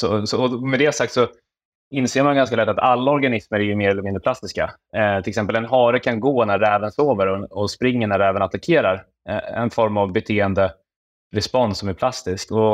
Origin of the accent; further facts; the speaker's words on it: Jämtland County, Sweden; Född och uppvuxen i Jämtland, och där uppe i norr är det lite som så att man får välja ut intresse utifrån tre kategorier: bilar, jakt eller fiske.